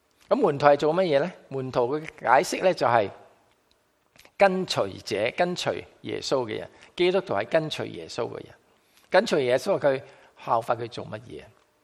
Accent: China; 我们中国人对这个道呢，就会感觉上面比较高深一点的

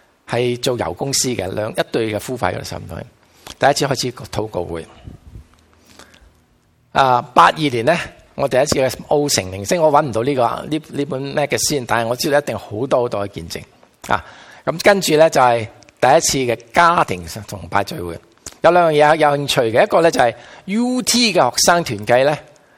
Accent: Guangdong, China; 所以我哋广东人咧

